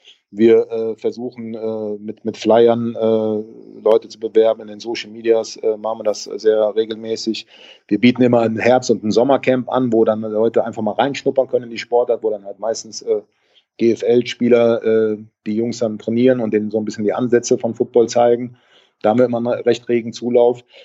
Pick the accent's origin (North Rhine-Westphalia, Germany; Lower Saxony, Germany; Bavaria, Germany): North Rhine-Westphalia, Germany; Cologne; Bei uns in Köln